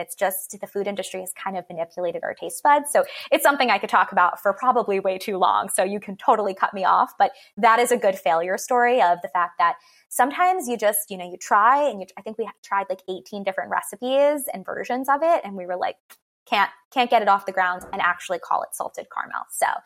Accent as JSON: {"language": "English", "region": "New York", "country": "United States", "tie": "born or raised there", "said": "I grew up in New York and we had this restaurant, chain restaurant called Friendly's."}